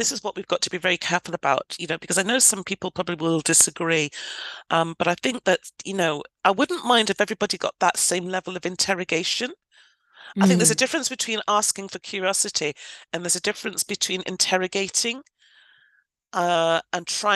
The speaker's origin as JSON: {"language": "English", "town": "Newcastle upon Tyne", "region": "North East England", "country": "United Kingdom", "tie": "born or raised there", "said": "I was born and bred in Newcastle upon Tyne, but my parents immigrated from Ghana in West Africa."}